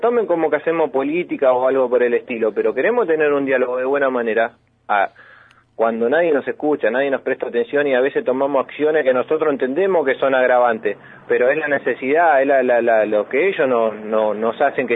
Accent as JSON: {"language": "Spanish", "town": "Ezeiza", "region": "Buenos Aires Province", "country": "Argentina", "said": "De Ezeiza."}